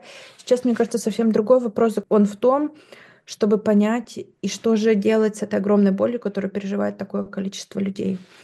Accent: Belarus; я из Беларуси

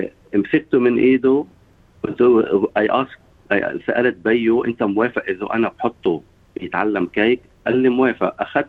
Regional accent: Sidon, South Governorate, Lebanon; نحن عندنا بصيدا ما في بنت على البسكليت.

